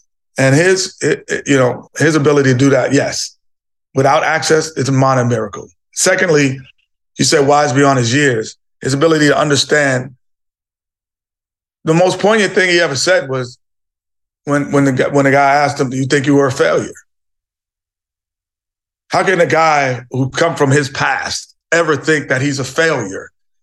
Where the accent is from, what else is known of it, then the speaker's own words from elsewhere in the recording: New York City, New York, United States; Growing up in New York City, you're a melting pot of people, cultures, and religions, and it's a melting pot.